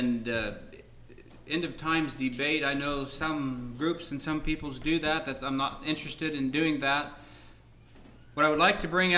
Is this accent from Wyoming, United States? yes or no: yes; Wyoming, United States; growing up in Wyoming, we would get some snowstorms